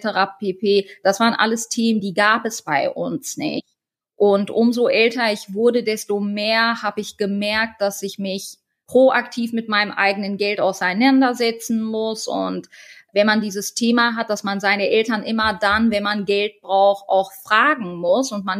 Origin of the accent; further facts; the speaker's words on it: Halle, North Rhine-Westphalia, Germany; born there